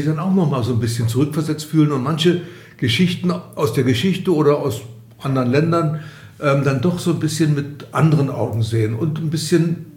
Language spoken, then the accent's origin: German; Berlin, Germany; Ich bin ja in Berlin geboren, 1943. Als die Mauer gebaut wurde, 1961, war ich bereits 18 und bis dahin war ich in beiden Stadtteilen zu Hause, im Westen wie im Osten